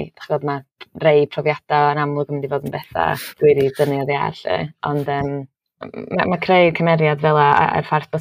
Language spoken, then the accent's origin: Welsh; Wales, United Kingdom; dwi'n gwybod pwy dwi'n Cymraes